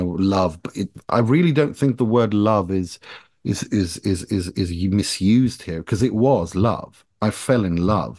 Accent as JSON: {"language": "English", "town": "Gothenburg", "region": "Västra Götaland", "country": "Sweden", "tie": "born or raised there", "also_born_or_lived": "Tehran, Iran", "said": "I was born in Iran, in Tehran, in June 1981. We came to Sweden as refugees in 1984. I was 3 years old. It was my grandmother and my mum and me and I. So to Gothenburg. And that's where I was raised, in Gothenburg."}